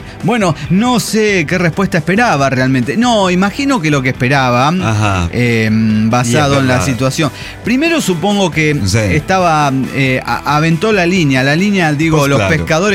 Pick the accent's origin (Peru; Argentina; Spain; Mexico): Mexico; Santa Úrsula Coapa, Mexico City; Yo viví toda mi infancia en Santa Úrsula, Coapa, justo a unos minutos nada más caminando del Estadio Azteca.